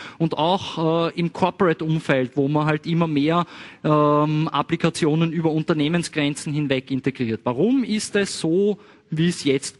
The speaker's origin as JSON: {"language": "German", "country": "Austria", "said": "wie man so klassischerweise bei uns in Österreich sagen würde"}